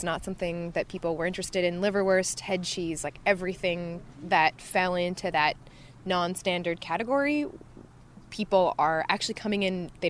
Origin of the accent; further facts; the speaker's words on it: Ottawa, Ontario, Canada; also born or lived in Victoria; I'm not a local. I'm from Ontario. I'm from Ottawa originally. I moved out here on a contract to finish other work, and I had been living in Victoria for about 2.5 years.